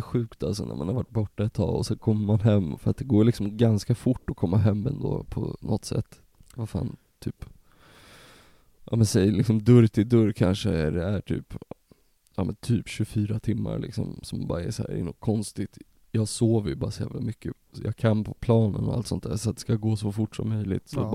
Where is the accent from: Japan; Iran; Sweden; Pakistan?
Japan; Och hemma i Japan testar de dem på risen.